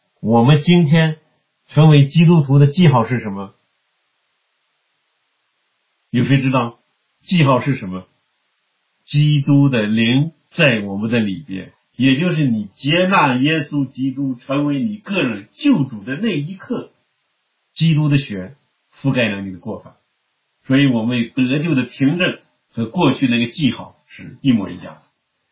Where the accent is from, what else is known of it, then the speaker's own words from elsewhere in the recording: China; 这是我们中国人的传统习惯。